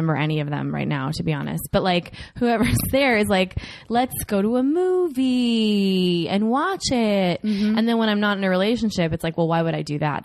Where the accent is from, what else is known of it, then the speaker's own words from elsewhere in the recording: Minneapolis, Minnesota, United States; Where'd you grow up? Naive. Minnesota.